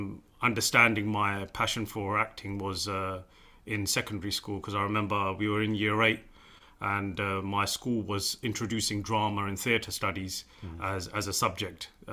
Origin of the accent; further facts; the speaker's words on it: London, United Kingdom; I'm currently 36 years old. I was born and brought up in East London from a very traditional Sikh Punjabi family